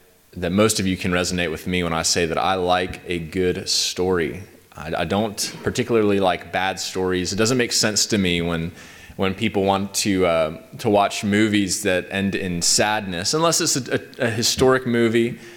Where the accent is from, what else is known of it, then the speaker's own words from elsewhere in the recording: Tennessee, United States; I'm from East Tennessee, and I love hiking in the mountains.